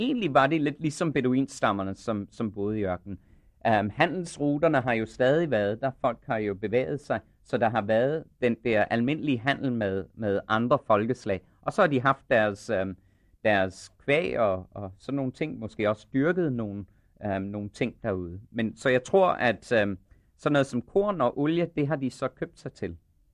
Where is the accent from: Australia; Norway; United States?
Australia; Ja, jeg er selv australier